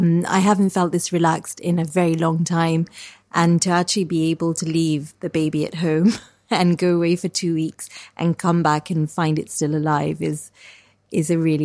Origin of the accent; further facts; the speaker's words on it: Kenya; But I grew up in Kenya in this kind of really wild terrain, red, volcanic, alluvial soil, very open spaces, chickens in the backyard, a completely chaotic, mad family.